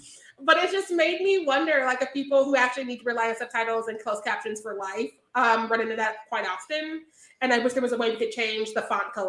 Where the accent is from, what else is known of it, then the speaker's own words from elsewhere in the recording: United States; I just know another language because I'm from America and was homeschooled by bumpkins, so I only speak the one language.